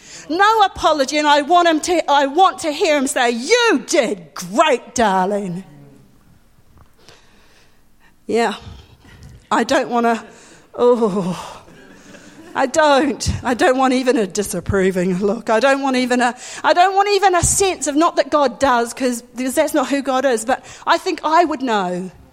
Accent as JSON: {"language": "English", "country": "New Zealand", "said": "because I come from New Zealand, the land of sheep."}